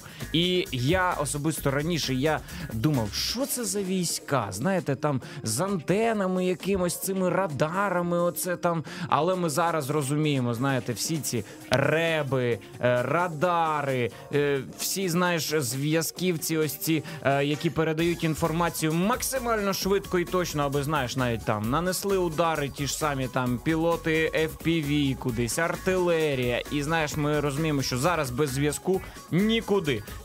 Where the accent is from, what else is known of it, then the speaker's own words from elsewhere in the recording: Kyiv, Ukraine; А ми з Києва. Друзі, ми сидимо в Києві, тут у нас хвиля 89.4 FM. … з Нивок, я з Печерську, хоча точніше Голосіївський район.